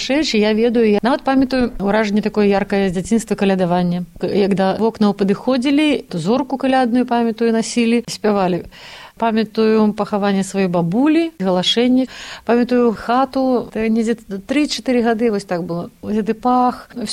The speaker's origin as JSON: {"language": "Belarusian", "town": "Damashevichy", "region": "Brest Region", "country": "Belarus", "also_born_or_lived": "Baranavichy", "said": "Лічуся я, што нарадзілася ў Баранавічах, але сама лічу сябе дамашоўкай. Гэта вёска 10 кіламетраў ад Баранавіч, Дамашэвічы, дзе нарадзіліся мае бацькі."}